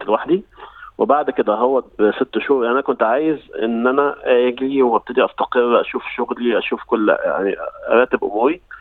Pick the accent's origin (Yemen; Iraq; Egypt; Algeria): Egypt; moved away as an adult; also born or lived in Saudi Arabia; now in Australia; أنا من مصر هنا في أستراليا من حوالي 10 سنين. أنا طبعا شغلي كصيدلي، اتخرجت من جامعة القاهرة، بعد كده اشتغلت في مصر حوالي 2 سنين، بعد كده هو اتخرجت على المملكة العربية السعودية، قعدت هناك